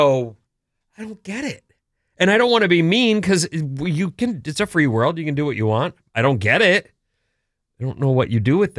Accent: Irvine, California, United States; I grew up in Irvine, which is only 25 to 30 minutes from Anaheim, where Disney is. My first job was at Disneyland. I was 12.

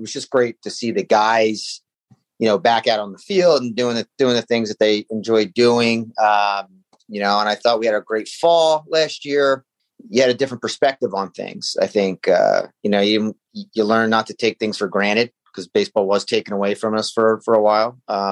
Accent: Washington Township, New Jersey, United States; starting in South Jersey, even at I grew up in Washington Township

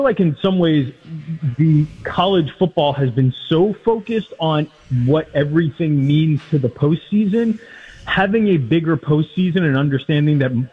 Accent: New York City, New York, United States; You know, I grew up in Queens, and my father was an old-time New York Giants fan.

